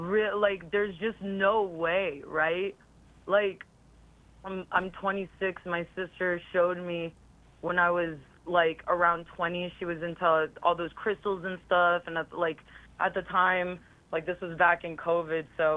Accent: Israel; Because I'm Jewish and I'm like from Israel and I was raised Jewish

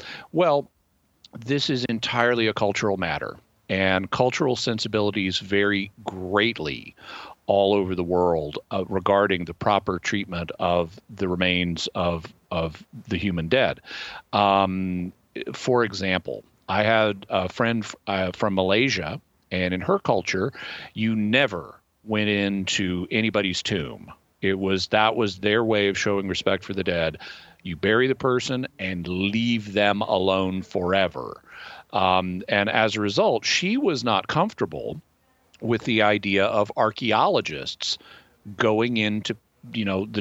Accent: United States; And I, as an American, I didn't have any problem with that because I grew up with the idea of archaeology.

